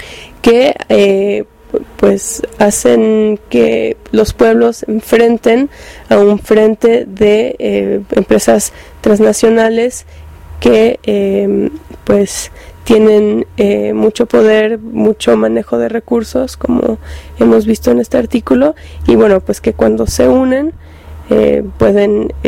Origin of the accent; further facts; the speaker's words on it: Mexico; todos los problemas que padecemos como pueblo mexicano